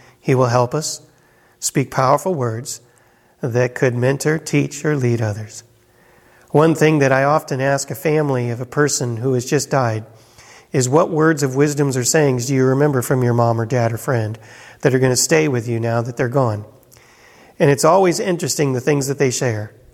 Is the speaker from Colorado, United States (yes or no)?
yes; Colorado, United States; also born or lived in Chicago, United States; I was born in Chicago and then moved to Colorado, but then went back to Chicago for 8 years for college and seminary.